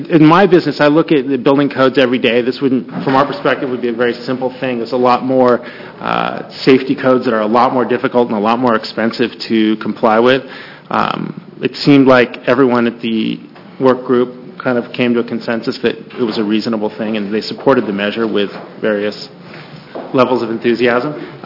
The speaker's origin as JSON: {"language": "English", "town": "Portland", "region": "Oregon", "country": "United States", "said": "I'm from Portland, Oregon."}